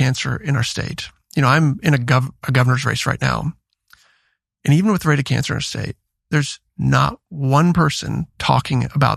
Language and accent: English; Iowa, United States; I went back to my hometown that I grew up in Iowa for the funeral of my best friend from high school for his father.